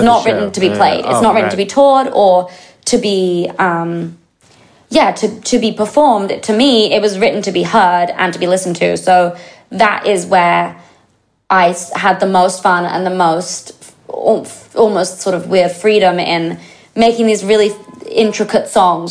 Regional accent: England, United Kingdom; So I'm English, so I'm a fan

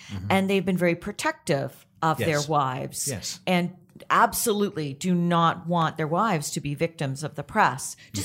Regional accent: Canada; I'm Canadian

